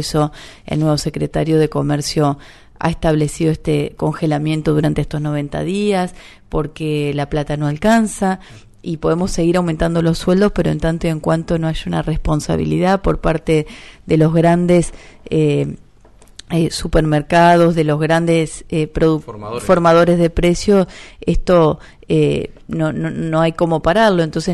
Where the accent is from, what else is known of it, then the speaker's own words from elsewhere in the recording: General Campos, Entre Ríos, Argentina; de General Campos, que es mi pueblo